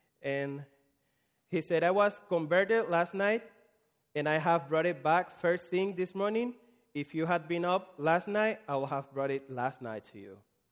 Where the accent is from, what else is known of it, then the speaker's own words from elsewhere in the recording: Dominican Republic; English is a second language; I'm from Dominican Republic.